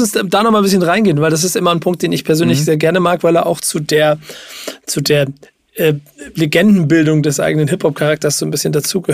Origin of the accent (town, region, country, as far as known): Hamburg, Germany